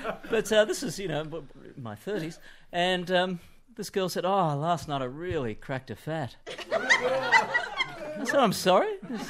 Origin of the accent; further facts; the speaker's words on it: Tasmania, Australia; now in Sydney, Australia; this might be a Tasmanian thing, because I grew up in Tasmania, ladies and gentlemen.